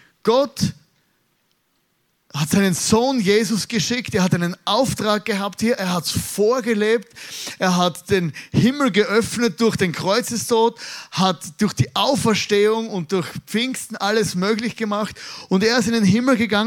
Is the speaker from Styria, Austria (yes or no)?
yes; Styria, Austria; Ich komme ja aus der Südsteiermark.